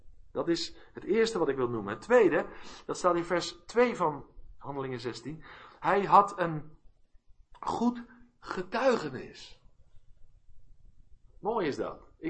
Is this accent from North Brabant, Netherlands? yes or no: no; South Holland, Netherlands; Ik kom uit het Westland, van origine, en het Westland staat bekend om zijn glastuinbouw.